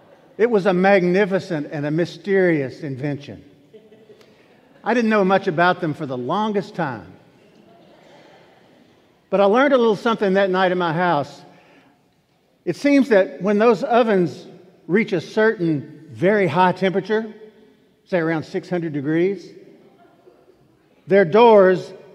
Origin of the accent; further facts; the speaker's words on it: Virginia, United States; I prepared in my hometown, my home in Virginia a few years ago.